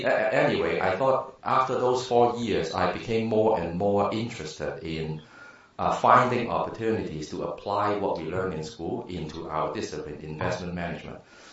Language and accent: English; Hong Kong; moved away as an adult; now in United States; I grew up in Hong Kong, and I finished my undergrad degree in mechanical engineering in Hong Kong. But I was an engineer only for 1 year. Then I moved to the States